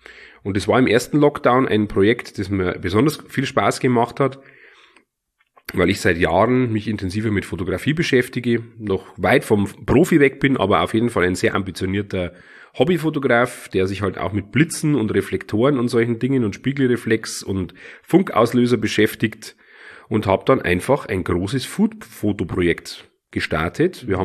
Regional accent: Bavaria, Germany; Ich habe einfach, wie sagt man bei uns in Bayern, sprichwortmäßig so schön, ich habe die Websen im Arsch.

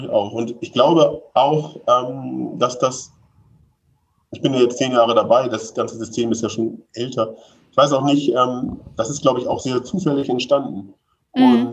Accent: Hamburg, Germany; ich komme aus Hamburg, also bin schon so ein bisschen Stadtkind, also ich brauchte immer eine Stadt in der Nähe.

